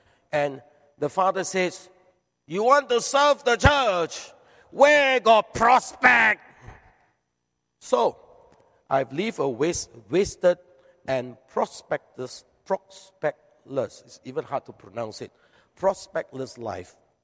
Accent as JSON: {"language": "English", "region": "Kuala Lumpur", "country": "Malaysia", "said": "So, but we are both from Kuala Lumpur, actually. We're both Malaysian."}